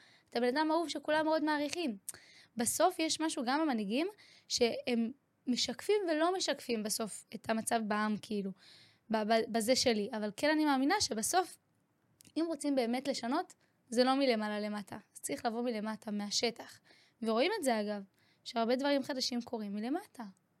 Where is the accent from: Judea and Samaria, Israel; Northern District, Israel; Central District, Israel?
Judea and Samaria, Israel; Otniel; now in Tel Aviv, Israel; אני באה מאותניאל, שזה יישוב דרום הר חברון, יהודה ושומרון, רחוק אגב מאוד מהעולם שאני כביכול חיה בו היום. אתה יודע, אני כזה בתל אביב ובכל האזור הזה